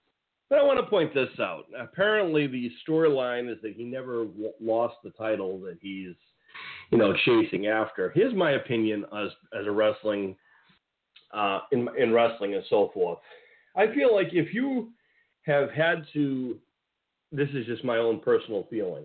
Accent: New England, United States; So coming from New England, right? I'm from New England myself, which is a northeast part of the United States. If you can tell by my accent

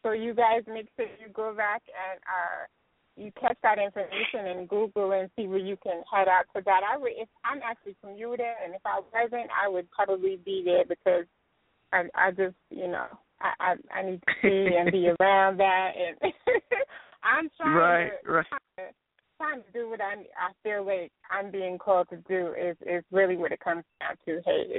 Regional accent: Texas, United States; I'm a really big fan of … out of Texas. I'm from Texas.

